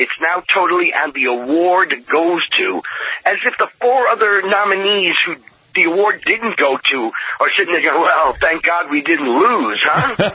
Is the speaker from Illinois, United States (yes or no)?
no; New York, United States; I remember here in California, or maybe it was my hometown still in New York